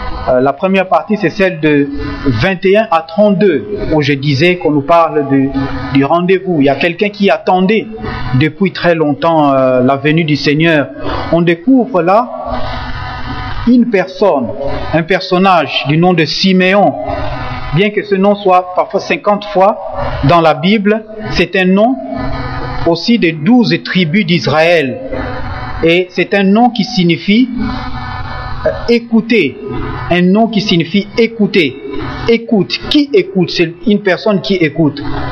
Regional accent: DR Congo; je suis originaire du Congo qu'on appelle Congo Kinshasa.

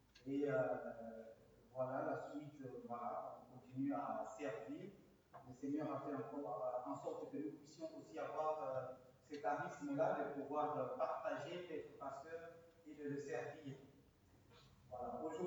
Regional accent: DR Congo; En fait, je viens de la République démocratique du Congo, ce qu'on appelait le Zaïre.

